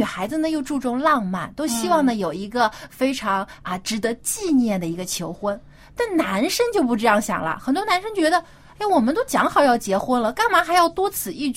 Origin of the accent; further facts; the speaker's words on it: China; 我们中国人觉得结婚不是这个小年轻人两个人的事儿